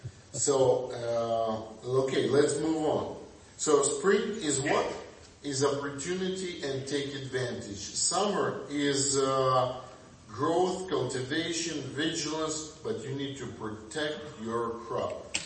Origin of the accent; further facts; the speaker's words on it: Ukraine; I come from Ukraine. I know, or I come from Soviet Union.